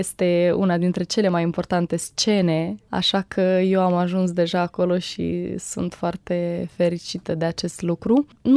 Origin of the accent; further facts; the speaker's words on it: Moldova; Normal, asta este patria mea. Mai ales că primul pas a fost făcut ca și moldovean, că eu am și cetățenie română.